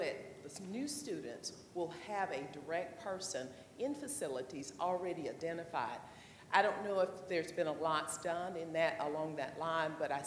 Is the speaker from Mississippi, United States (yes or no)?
yes; Meridian, Mississippi, United States; I'm a DNP from the Meridian, Mississippi.